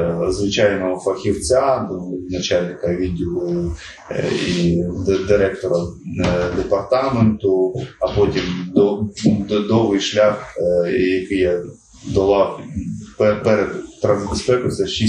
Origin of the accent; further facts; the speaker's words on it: Zaporizhzhia, Zaporizhzhia Oblast, Ukraine; Я з Запоріжжя, родом з невеликого села, яке знаходиться під Запоріжжям. В передмісті виріс там, і моє ставлення як людини відбулося саме там. Навчався я в Запоріжжі